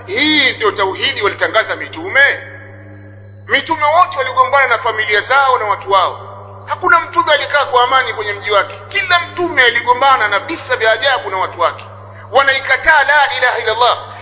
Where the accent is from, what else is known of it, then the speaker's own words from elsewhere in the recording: Tabora, Tanzania; Kuna mmoja kule kwetu Tabora ni shekhi, kule kwetu mashetani yao ya mizimu wanaita maswezi.